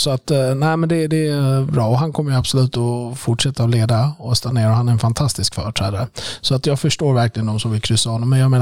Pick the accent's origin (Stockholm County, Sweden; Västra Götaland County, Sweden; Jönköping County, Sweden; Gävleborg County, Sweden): Stockholm County, Sweden; Stockholm; jag är från Stockholms stad.